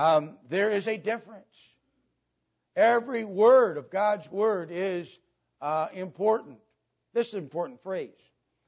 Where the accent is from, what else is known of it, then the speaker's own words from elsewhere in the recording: Wisconsin, United States; moved away as an adult; I grew up in the North. I grew up in Wisconsin. I never, ever, ever, the first 18 years of my life, I never had someone come up to me and say, I've been born again.